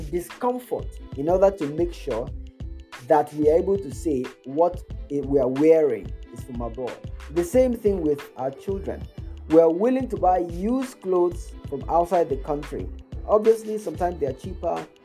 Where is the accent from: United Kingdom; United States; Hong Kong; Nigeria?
Nigeria; because I'm Nigerian